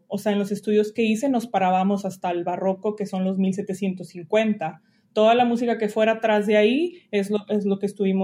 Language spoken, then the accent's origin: Spanish; Monterrey, Nuevo León, Mexico; Yo pues soy de Monterrey, pero pues tengo un link muy fuerte con Allende, Montemorelos, que es donde empecé a estudiar música desde chiquita. Después de ahí, pues, me llevó a Monterrey, donde estudié en la Autónoma de Nuevo León